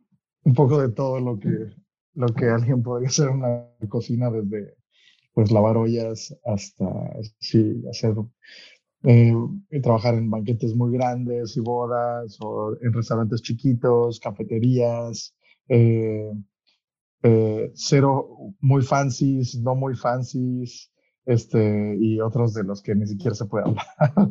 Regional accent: Mexico City, Mexico; born there; Yo soy mexicano, nací en la Ciudad de México, y llevo trabajando en cocina y en restaurantes desde que tenía 17

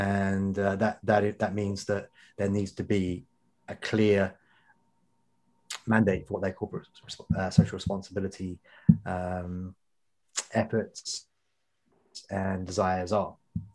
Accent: Canada; I'm also a Canadian. I'm a proud Canadian. I'm not such a proud Brit sometimes when I see stuff like that.

